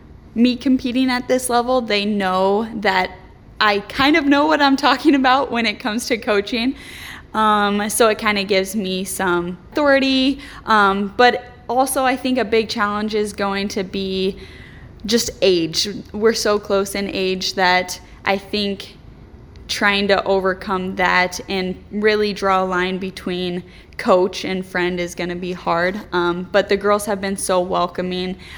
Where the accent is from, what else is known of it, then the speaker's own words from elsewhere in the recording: Polk City, Iowa, United States; I recently came from Wartburg College, just graduated in May, and I am from Polk City, Iowa.